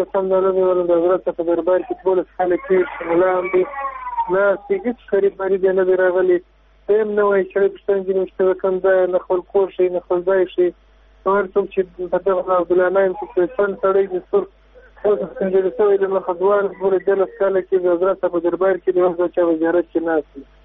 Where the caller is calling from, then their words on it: Gereshk, Helmand, Afghanistan; زه د ګریش څخه ستاسو سره اړیکه نیسم.